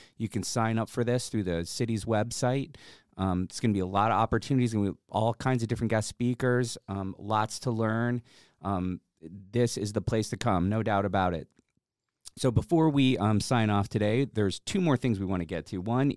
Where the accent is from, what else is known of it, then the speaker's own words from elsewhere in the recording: New Jersey, United States; I'm from Jersey originally, you know, and back there when I first moved out here